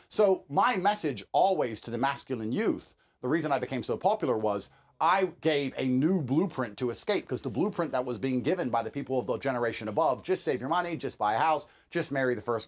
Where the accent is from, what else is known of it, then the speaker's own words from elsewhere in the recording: United States; born there; I'm a born American, my father served, I am an American, I love America